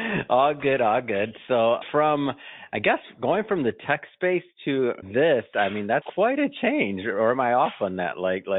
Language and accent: English; Michigan, United States; So we got a Michigander here. Come on. I'm from Michigan too.